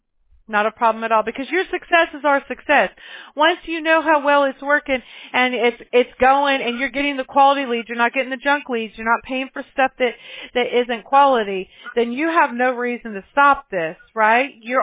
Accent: Mobile, Alabama, United States; born there; I was born in Mobile.

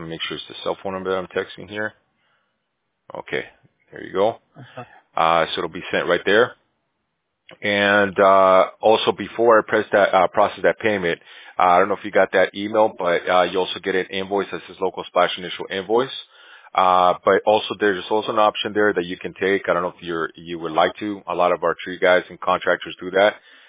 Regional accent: Bolivia; I'm from Bolivia. We also have tricky last names as well

